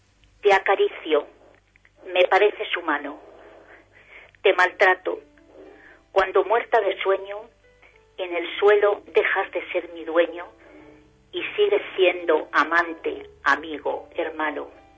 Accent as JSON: {"language": "Spanish", "region": "Castile", "country": "Spain", "accent": "Castilian", "said": "Sí, bueno, soy castellana vieja."}